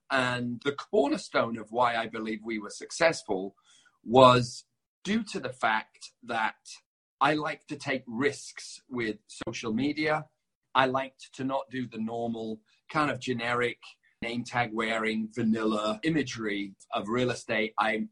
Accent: Leeds, Yorkshire and the Humber, United Kingdom; also born or lived in London; I lived in London for 8 years of my life. I'm not from London. I'm from a town called Leeds. But I lived in London for about 8 years

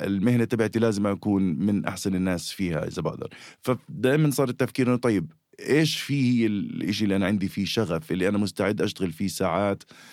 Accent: United States; أنا أمريكي

